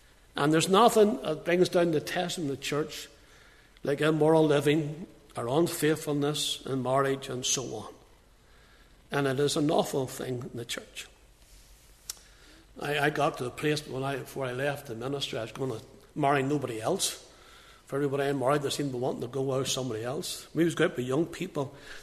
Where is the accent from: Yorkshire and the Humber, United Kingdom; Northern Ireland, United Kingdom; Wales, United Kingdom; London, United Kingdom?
Northern Ireland, United Kingdom; I was brought up in Leganeel, and the real name Leganeel comes from a river that runs down from the mountains down to Belfast.